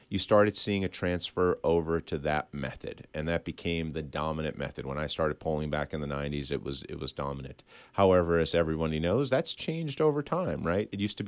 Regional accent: Scranton, Pennsylvania, United States; I'm a native Pennsylvanian, so is my wife. We grew up in the Scranton area. We wanted, once we had our first child, to move back to eastern Pennsylvania.

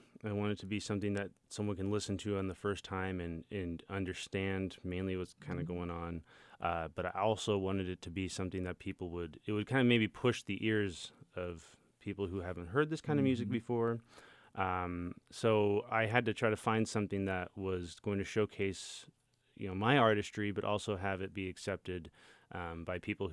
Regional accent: Portland, Oregon, United States; In Portland, Oregon.

